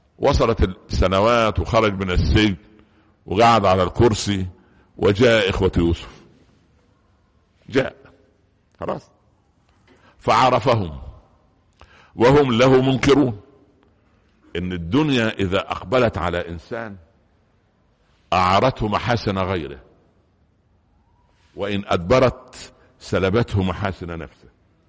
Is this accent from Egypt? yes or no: yes; Egypt; عندنا في مصر يقولوا ايه, القوالب نامت والانصاص قامت